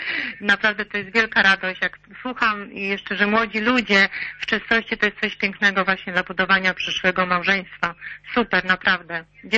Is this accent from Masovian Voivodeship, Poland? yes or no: yes; Warsaw, Masovian Voivodeship, Poland; jestem z Warszawy